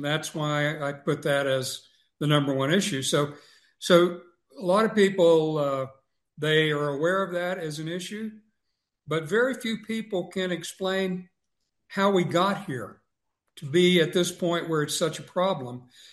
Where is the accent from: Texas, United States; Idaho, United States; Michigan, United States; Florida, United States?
Texas, United States; I grew up in South Texas, and the Bracero program ended in 1962.